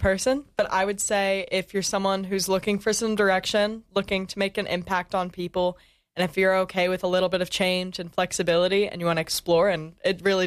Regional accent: North Carolina, United States; Well, again, I'm from North Carolina, coming straight out of high school, 19. I really haven't been much out of North Carolina

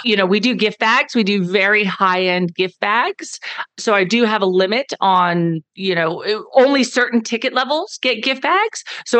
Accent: Dallas, Texas, United States; and I should know this because I'm from Dallas, but I still call it Cowboys Stadium

